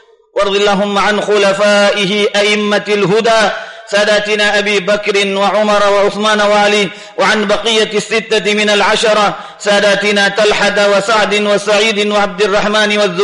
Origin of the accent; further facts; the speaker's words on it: India; أنتقل بكم إلى ما يحدث في بلادنا الهند